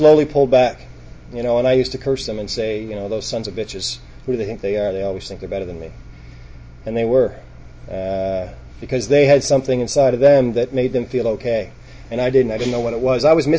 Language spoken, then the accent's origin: English; Halifax, Nova Scotia, Canada; I was born and raised in Halifax.